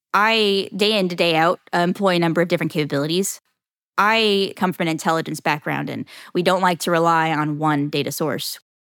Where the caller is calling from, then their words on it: Jacksonville, Florida, United States; Jacksonville, Florida.